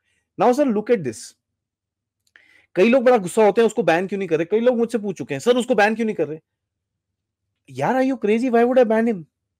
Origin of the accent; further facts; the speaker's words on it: Punjab, India; Punjab is a critical state, मैं खुद पंजाबी हूँ